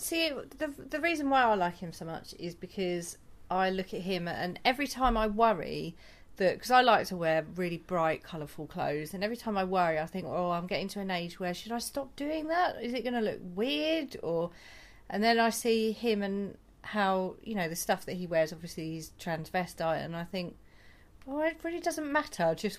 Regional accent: East of England, United Kingdom; You know, we're from Essex

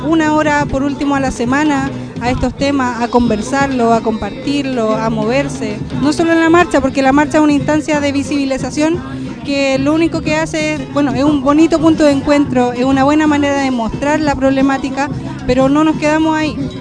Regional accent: Paine, Santiago Metropolitan Region, Chile; Nosotros somos de acá de Paine, somos de Chile, somos del Gualmapu, somos de donde somos y tenemos nuestra propia identidad, nuestras propias costumbres

